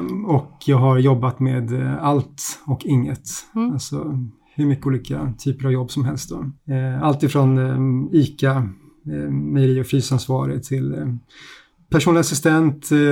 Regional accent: Stockholm, Stockholm County, Sweden; born there; accent: mixed dialect; also born or lived in Swedish west coast / Småland / Södertälje; now in Skåne, Sweden; min dialekt är en ganska blandad dialekt utifrån allt jag, att jag bott på västkusten och i Småland och född i Stockholm

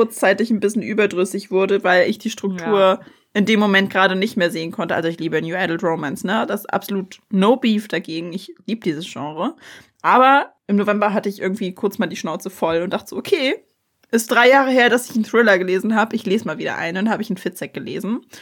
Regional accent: Kiel, Schleswig-Holstein, Germany; Auf jeden Fall war, ich komme ja aus Kiel.

